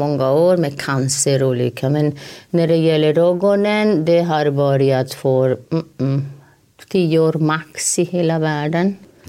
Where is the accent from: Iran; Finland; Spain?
Spain; northern Spain; also born or lived in France; now in Sweden; överläkare från någon på Sahlgrenska. Jag är ursprungligen från Spanien och norra Spanien och Frankrike. Kom hit till Sverige för 20 år sedan.